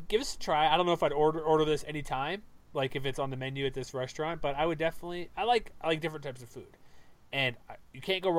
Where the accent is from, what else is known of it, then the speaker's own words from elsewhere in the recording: Houston, Texas, United States; No, I've seen it in Texas as well, growing up in Houston.